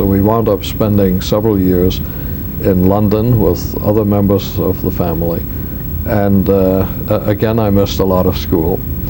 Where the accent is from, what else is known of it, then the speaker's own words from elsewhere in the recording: Hamburg, Germany; also born or lived in Berlin; And while born in Berlin, Germany, I grew up in Hamburg, and that is one of the great cities of the world.